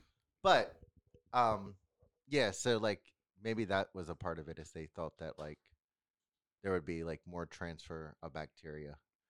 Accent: Pennsylvania, United States; I'm from Pennsylvania.

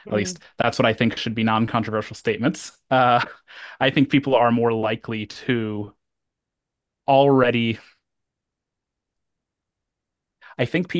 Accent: Puerto Rico; They might could be more specific and say, like, myself, I'm from Puerto Rico.

